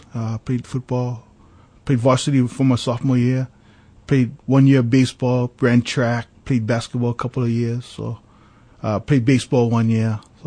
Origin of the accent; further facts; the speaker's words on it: Papakolea, Hawaii, United States; Well, I grew up in Papakolea, homestead up there by Punchbowl Cemetery. Lived there all my life until I graduated and went to college in 1988. Yeah. And so, Hawaiian from the hills, homestead.